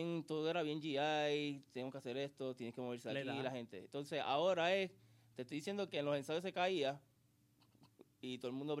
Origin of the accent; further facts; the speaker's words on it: United States; por lo menos yo me crié en Estados Unidos.